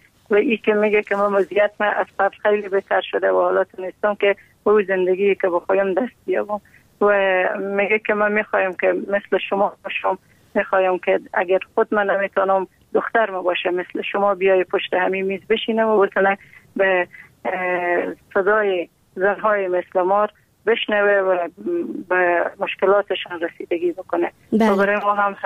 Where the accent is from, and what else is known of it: Afghanistan